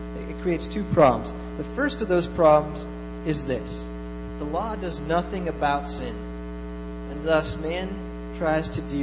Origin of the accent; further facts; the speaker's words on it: North East, Pennsylvania, United States; And where I grew up in Erie County, I lived in a small town called Northeast Pennsylvania. It's as far as north as you can go in PA before you cross over into the New York border.